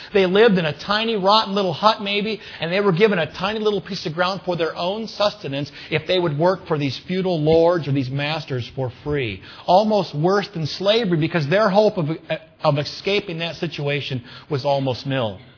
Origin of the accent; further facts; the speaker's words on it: Austin, Minnesota, United States; did you hear what happened in Austin, Minnesota this week, my hometown?